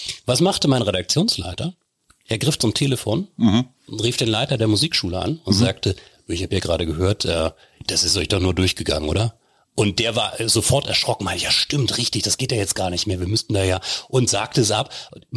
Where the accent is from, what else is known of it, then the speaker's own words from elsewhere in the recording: Wolfsburg, Lower Saxony, Germany; Meine Heimatstadt Wolfsburg